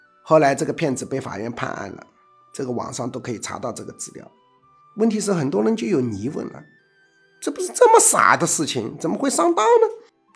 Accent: China

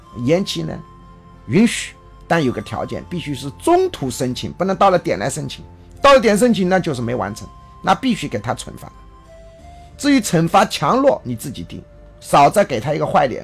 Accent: China; 我们中国人下任务的时候特别不喜欢限定完成任务的时间

